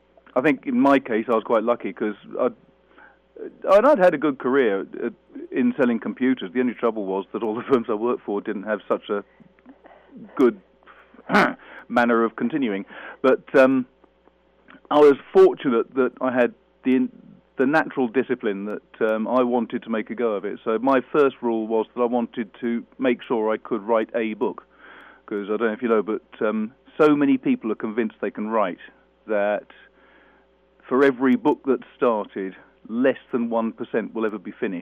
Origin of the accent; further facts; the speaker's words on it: England, United Kingdom; Well, oddly enough, I'm from England.